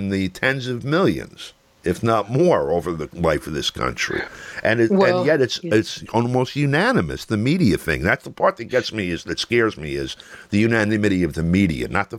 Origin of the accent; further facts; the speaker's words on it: New York, United States; And, you know, we're from New York. We know him going back quite a ways